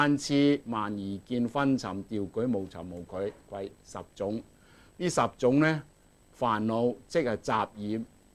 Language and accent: Cantonese; Guangdong, China; accent: Cantonese; 我哋廣東話叫做咩啊？孤寒啊